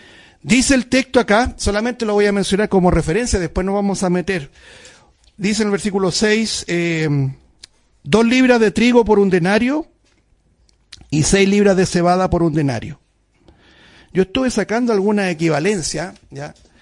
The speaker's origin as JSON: {"language": "Spanish", "country": "Chile", "said": "no sé si ustedes sabían, como chileno, el 60% del trigo consumido es importado"}